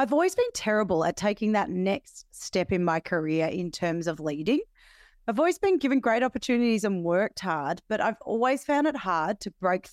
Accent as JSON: {"language": "English", "country": "Australia", "lives_now": "Rye, Australia", "said": "I'm from Australia. It's France in my parts. I live in Rye on the Mornington Peninsula"}